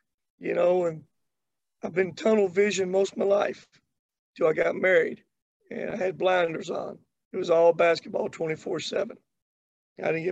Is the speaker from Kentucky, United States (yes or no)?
yes; Kentucky, United States; I grew up in Kentucky. I grew up just not in Kentucky, but out in the country.